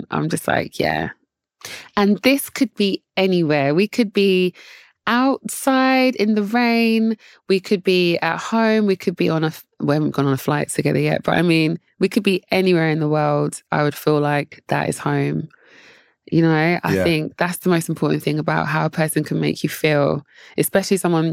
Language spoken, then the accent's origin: English; Jamaica; as a Jamaican child growing up, I would always see this, and it is curry goat with white rice